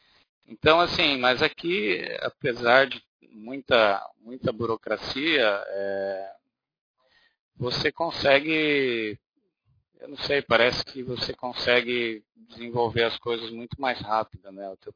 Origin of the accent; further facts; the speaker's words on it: Brazil; moved away as an adult; eu saí do Brasil, aluguei minha casa, né? Uhum. Mas eu saí do Brasil com 10 malas, a família inteira. Minha vida se resumiu em 10 malas.